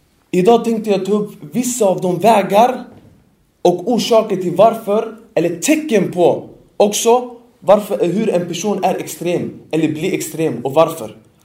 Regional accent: Sweden; jag är ändå från Sverige, jag är född här. Även om min familj är blandade från Afrika och Europa och så vidare. Vi är ganska blandade i min släkt och familj. Men jag är ändå svensk, jag är ändå född här. Det är det språk jag kan bäst.

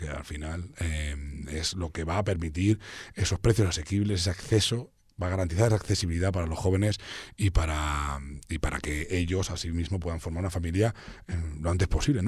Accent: Cornellà, Catalonia, Spain; also born or lived in Baix Llobregat; soy patriota de mi tierra. Soy patriota de Cornellà, de la Metropolitana y del Baix Llobregat. Y como patriota del Baix Llobregat, a mí me encanta pasear, obviamente, por la ribera del Llobregat

